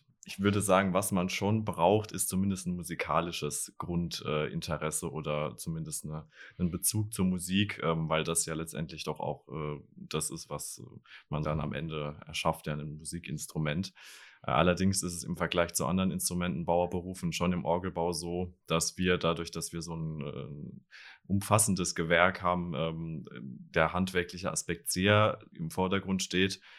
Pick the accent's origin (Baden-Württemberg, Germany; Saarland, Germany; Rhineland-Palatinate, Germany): Rhineland-Palatinate, Germany; Landau; born there; now in Bonn, Germany; ich bin 22 Jahre alt, gebürtig aus Landau in der Pfalz und bin dann auch, wie Frau Gänzler, nach Bonn gezogen für die Ausbildung